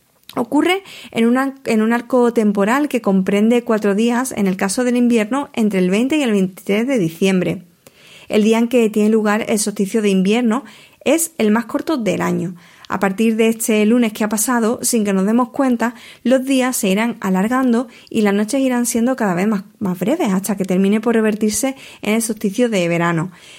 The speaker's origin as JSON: {"language": "Spanish", "town": "Huelva", "region": "Andalusia", "country": "Spain", "said": "no he hablado mucho de mi tierra, de Huelva"}